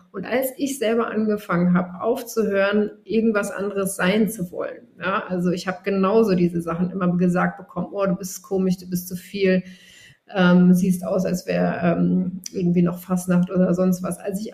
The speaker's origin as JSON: {"language": "German", "town": "Mainz", "region": "Rhineland-Palatinate", "country": "Germany", "said": "ich komme ja auch ursprünglich aus Mainz."}